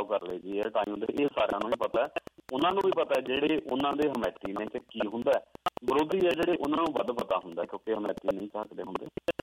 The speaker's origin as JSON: {"language": "Punjabi", "region": "Punjab", "country": "India", "said": "ਅਸੀਂ ਪੰਜਾਬੀ ਹਾਂ, ਸਿੱਖ ਹਾਂ"}